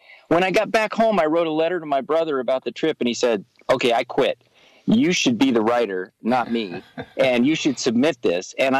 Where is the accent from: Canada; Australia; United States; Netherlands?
United States; Mojave Desert, California; I grew up in the Mojave Desert, California. I became an actor back in the 80s, came to LA and started getting work as an actor.